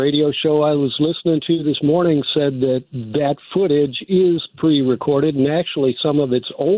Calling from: San Francisco, California, United States; Oh, well, thanks, Dave. I'm calling you from California. I was listening to some stations down in L.A.

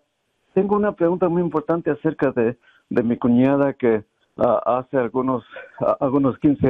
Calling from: California, United States; De California.

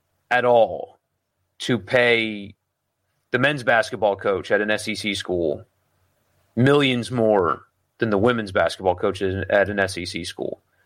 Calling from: Australia; As an Australian listening from Australia, how do we all deal with the anticipation of the season?

